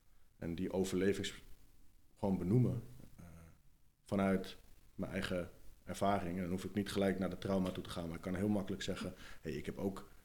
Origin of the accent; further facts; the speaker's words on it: Haarlem, North Holland, Netherlands; born there; Ik ben geboren in Haarlem.